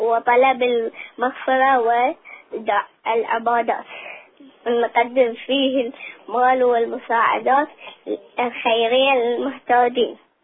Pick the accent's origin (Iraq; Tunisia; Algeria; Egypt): Iraq; من العراق، عمري 9 سنوات، في الصف الثالث.